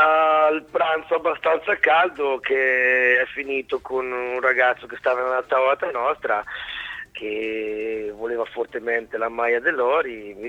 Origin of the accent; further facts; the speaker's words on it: Abruzzo, Italy; Io sono del Colle Marino.